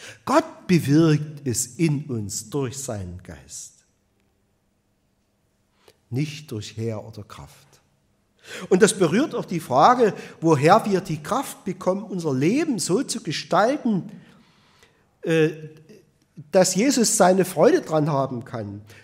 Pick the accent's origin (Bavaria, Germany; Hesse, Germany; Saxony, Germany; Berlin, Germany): Saxony, Germany; sagt man bei uns im Erzgebirge, im Erzgebirge in der Oberlausitz.